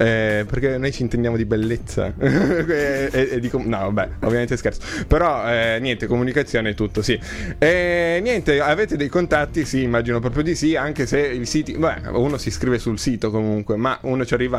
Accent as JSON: {"language": "Italian", "region": "Liguria", "country": "Italy", "said": "da buon ligure ho visto la porta sbarrata"}